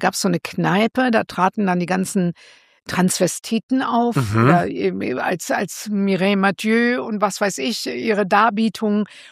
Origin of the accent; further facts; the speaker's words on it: Brilon, North Rhine-Westphalia, Germany; accent: Sauerland dialect; Und ich hatte so einen Dialekt, so einen sauerländischen Dialekt. Ich bin ja aus dem Sauerland, wo unser Bundeskanzler herkommt.